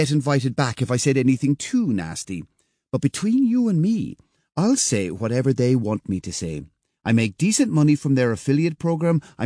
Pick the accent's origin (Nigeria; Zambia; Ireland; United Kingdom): Ireland; Cork, Munster; Cork, down in the very south.